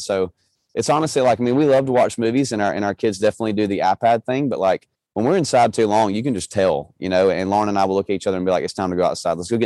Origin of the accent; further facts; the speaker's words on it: Georgia, United States; born there; And I was born in Georgia, and I've got a lot of family in North Carolina.